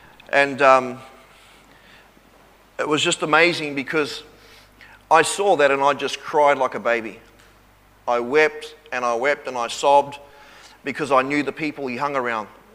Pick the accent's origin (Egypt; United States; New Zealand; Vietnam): New Zealand; And when I grew up in New Zealand, I grew up with some of the worst people. Some of the toughest people. Knew some of the meanest people, I guess you would say. Hardcore people.